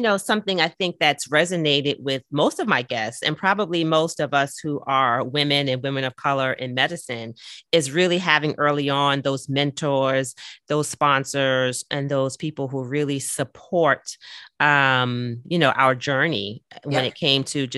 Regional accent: Brooklyn, New York, United States; because I'm also a Brooklynite. So I was born and raised in Brooklyn.

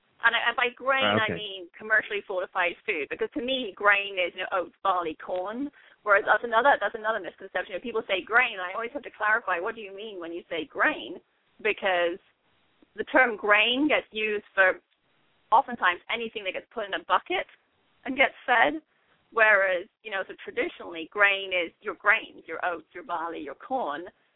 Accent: England, United Kingdom; moved away as an adult; now in United States; I was born in England and spent, you know, the first 18, 19 years in England, came over to the U.S. in the third year of my bachelor's as an education abroad student

